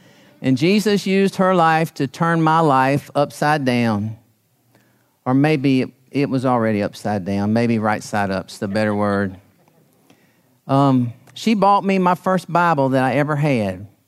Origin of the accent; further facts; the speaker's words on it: Columbia, South Carolina, United States; I continued to work in my hometown in Columbia, South Carolina.